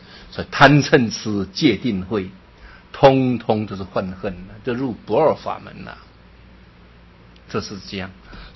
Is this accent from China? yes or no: yes; China